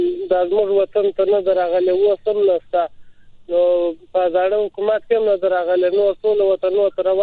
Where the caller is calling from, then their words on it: Laghman, Afghanistan; زه د لغمان دی ولایت د قرغیو دی ولسوالۍ سره د اړیکه کښېیم